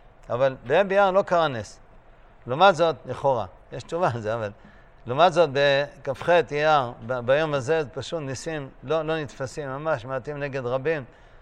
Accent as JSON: {"language": "Hebrew", "town": "Eilat", "region": "Southern District", "country": "Israel", "tie": "born or raised there", "said": "אילת מנותקת. וזה היה ממש מפחיד, ואני בתור ילד שיחקנו בחפרו שוחות"}